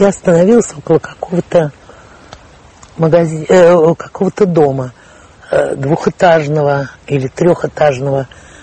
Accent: Moscow, Russia; Я говорю, нет. Я из Москвы.

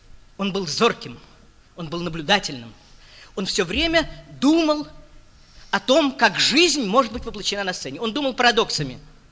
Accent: Saint Petersburg, Russia; Я вспоминаю о нем как ленинградец, приехавший в Москву со своим фильмом

